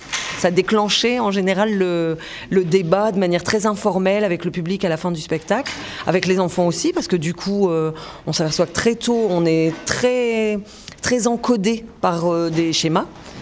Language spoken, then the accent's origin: French; Lille, Hauts-de-France, France; Je suis originaire de Lille, donc je suis assez contente de ça, en fait.